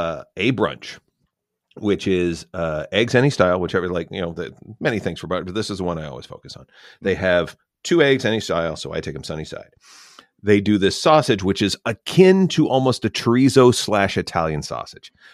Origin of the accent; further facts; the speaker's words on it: Canada; I am remiss if I didn't suggest as a Canadian that I have a Caesar with this.